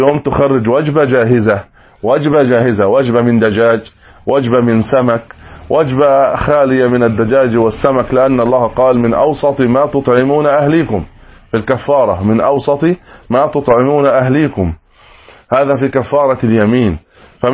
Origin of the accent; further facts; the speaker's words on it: Egypt; عندنا في مصر صاع الطعام تقريبا 3 كيلو